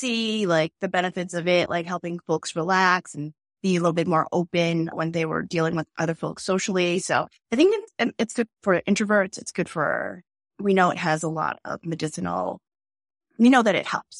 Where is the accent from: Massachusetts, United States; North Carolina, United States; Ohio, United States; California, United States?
Massachusetts, United States; Boston; also born or lived in Dorchester; so we're Boston natives. I was born in Dorchester, but lived in Rosendale for most of my life.